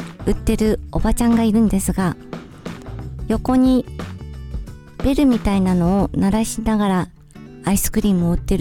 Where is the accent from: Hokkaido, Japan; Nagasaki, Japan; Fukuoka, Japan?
Nagasaki, Japan; 私のふるさと長崎は西の外れにありますが、小さな町です。